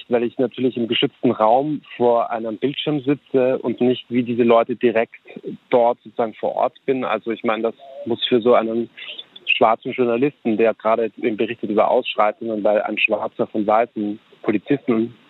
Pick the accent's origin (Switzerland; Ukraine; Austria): Austria; now in Hamburg, Germany; ich bin Österreicher, deswegen klingt das komisch, aber ich lebe in Hamburg.